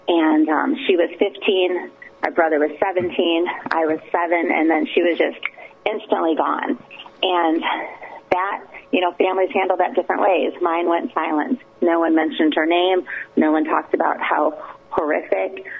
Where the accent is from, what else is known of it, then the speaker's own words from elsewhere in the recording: Chicago, Illinois, United States; We grew up in Chicago in a Southern Baptist church, which is, you know, unusual.